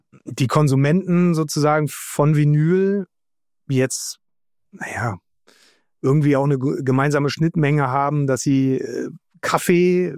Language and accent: German; Göttingen, Lower Saxony, Germany; moved away; aus meiner alten Heimat Göttingen